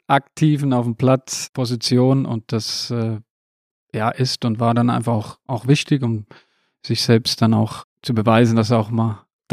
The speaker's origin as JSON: {"language": "German", "country": "Switzerland"}